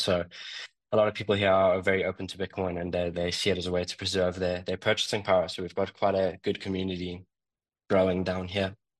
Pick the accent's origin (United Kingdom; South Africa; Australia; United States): South Africa; I'm from South Africa.